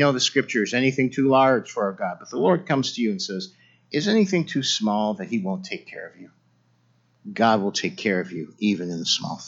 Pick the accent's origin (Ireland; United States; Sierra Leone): Ireland; I'm Irish. I'm romantic. I'm nostalgic.